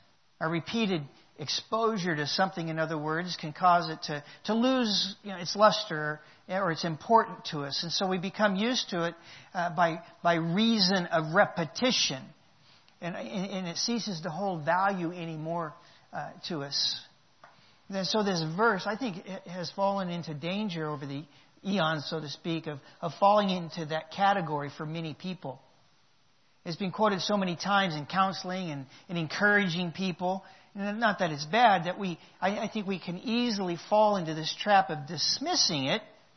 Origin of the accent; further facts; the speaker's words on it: Oklahoma, United States; I know that I like biscuits and gravy. I'm from Oklahoma. I've eaten them and I know it.